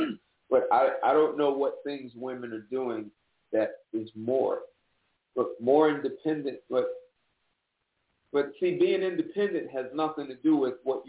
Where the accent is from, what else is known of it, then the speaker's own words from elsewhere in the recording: New Jersey, United States; Hey, I'm from Jersey. How you doing?